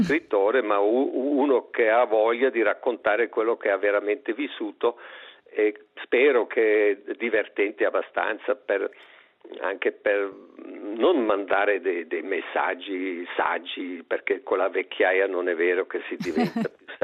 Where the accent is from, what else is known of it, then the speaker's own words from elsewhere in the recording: Vienna, Austria; Italian is a second language; perché io sono viennese, io sono austriaco, per quello il mio italiano è un po' limitato